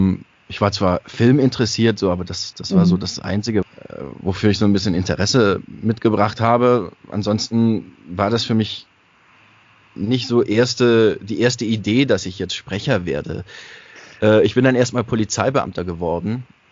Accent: Baden-Württemberg, Germany; accent: Swabian; Das hat man mir früher auch noch sehr angehört. Das ist inzwischen auch alles abtrainiert. Also ich habe auch Dialekt gesprochen und alles. Also es war jetzt für mich nicht so, also ich war schon Schwabe halt.

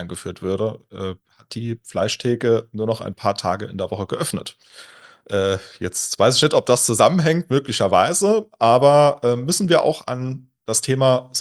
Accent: Saarland, Germany; das sieht man vom Schaumberg, also von meiner Heimat aus, sieht man die Kühltürme

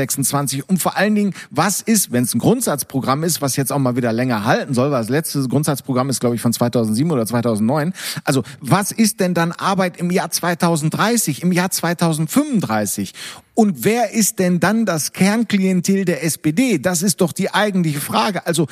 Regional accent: Essen, North Rhine-Westphalia, Germany; im Ruhrpott in Essen, wo ich groß geworden bin, wo es die ganzen Zechensiedlungen gab.

